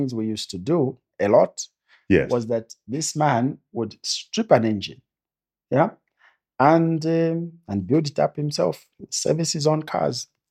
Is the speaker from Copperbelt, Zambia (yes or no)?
no; Lusaka, Lusaka Province, Zambia; So I was born and raised in Chaisa.